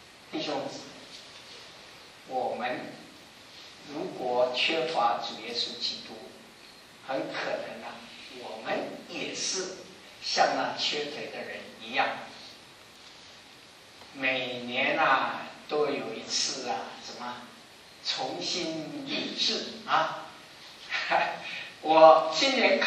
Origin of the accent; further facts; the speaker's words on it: Taiwan; born there; 我是台湾出生的啊，台湾话有一句话就是说